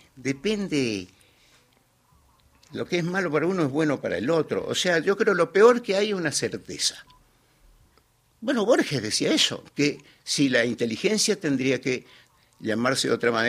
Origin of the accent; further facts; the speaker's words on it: Villa Elisa, Argentina; Y vengo de Villa Elisa, sí.